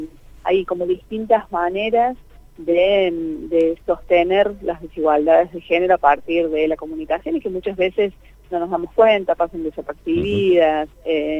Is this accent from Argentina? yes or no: yes; Córdoba, Argentina; soy cordobesa, vivo en Córdoba y ahora ando por acá.